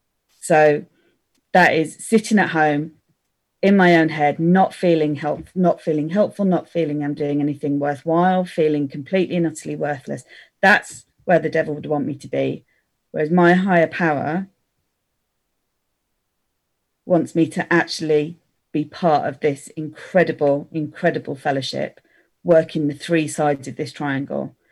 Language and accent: English; Letchworth, East of England, United Kingdom; And I went to Letchworth as my home group, because that was my hometown.